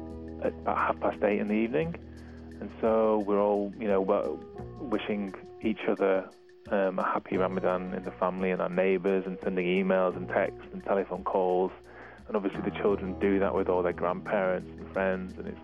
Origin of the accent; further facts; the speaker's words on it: Manchester, North West England, United Kingdom; I'm from Manchester, which is in the north of England.